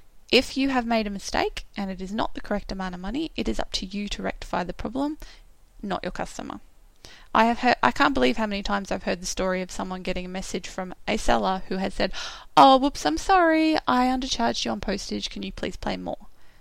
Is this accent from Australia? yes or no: yes; Australia; as an Australian, there are certain things I know that I shouldn't buy from overseas because they're just not going to be accepted into the country.